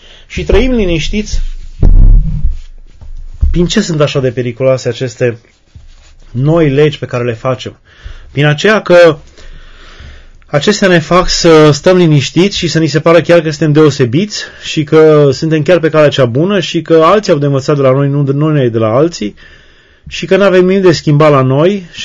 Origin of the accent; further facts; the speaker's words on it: Oltenia, Romania; noi suntem olteni